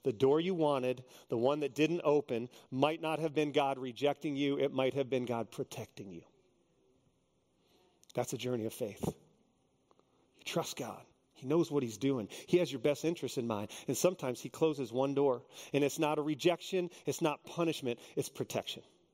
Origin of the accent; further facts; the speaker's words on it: Texas, United States; So I grew up in Texas. So Stephen F. Austin was close. Michigan was really far.